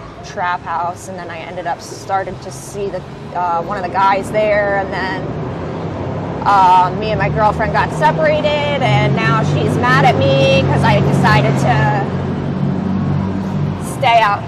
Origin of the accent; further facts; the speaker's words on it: New Jersey, United States; also born or lived in Florida; Well, I'm originally from South Jersey.